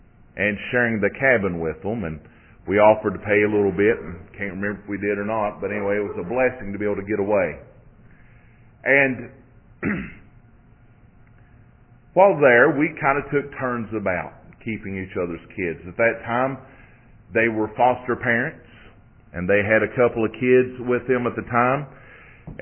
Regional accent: Somerset, Kentucky, United States; was moving to my hometown of Somerset, Kentucky.

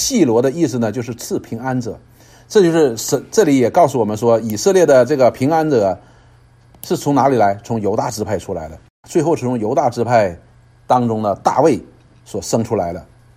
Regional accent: Northeast China, China; 驴呢我们东北人一般说谁说哪个男孩子不好，像驴一样就是乱踢乱蹬嘛

